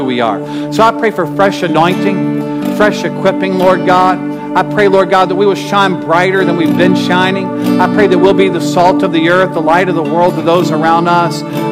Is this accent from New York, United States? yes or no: yes; New York, United States; I was like, I'm from New York, they're from Sierra Leone.